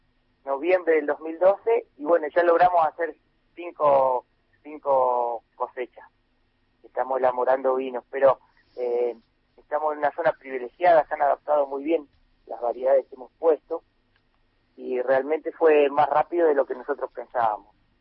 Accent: Santa Fe, Argentina; born there; yo nací en Santa Fe, ni siquiera en Entre Ríos. Me vine a Entre Ríos

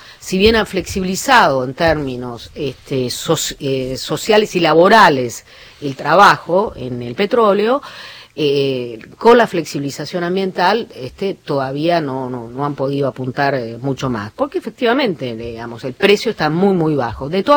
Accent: Allen, Río Negro, Argentina; born there; Hay una localidad que es Allen, que es la localidad donde yo nací, donde vive parte de mi familia

